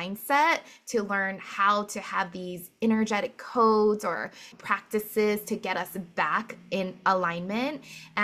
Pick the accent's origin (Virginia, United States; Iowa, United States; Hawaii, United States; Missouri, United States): Hawaii, United States; okay, so I'm from Hawaii, and like it's island.